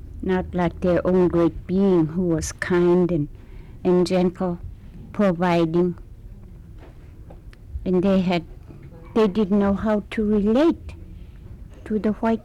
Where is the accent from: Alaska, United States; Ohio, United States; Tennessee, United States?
Alaska, United States; King Island; And where I came from King Island, I know the women, when their husbands got a seal and he brought it home